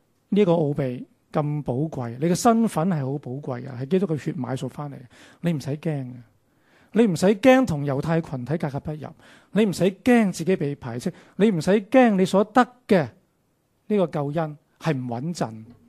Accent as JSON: {"language": "Chinese", "country": "China", "said": "我们中国人特别喜欢说，这是洋教来的。"}